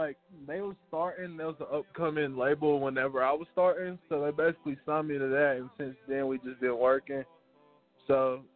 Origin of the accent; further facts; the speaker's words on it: North Carolina, United States; now in Atlanta, United States; I'm originally from North Carolina. I do music in Atlanta, Georgia.